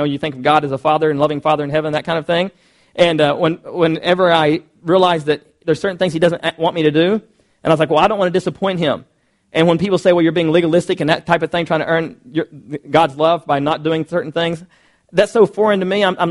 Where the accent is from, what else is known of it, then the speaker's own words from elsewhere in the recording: Kentucky, United States; when I grew up there in Kentucky, my parents were not Christian at all.